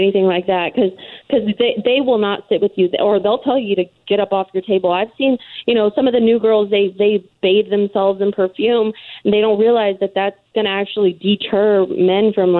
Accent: Mexico; and I'm Mexican

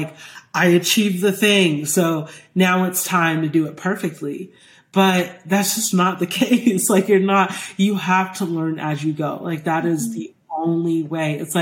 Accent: Georgia, United States; I grew up in Georgia, and I would go downtown and I would have to parallel park.

